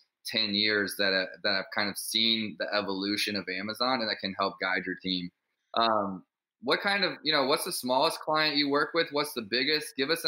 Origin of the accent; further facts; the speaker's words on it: Kansas City, Missouri, United States; We can keep up. We're from Kansas City